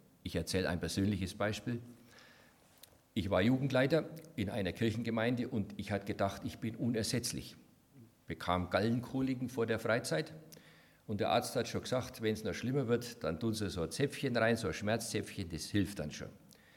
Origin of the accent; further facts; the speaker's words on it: Bavaria, Germany; Ich komme ja aus dem Hotspot Bayern, ne?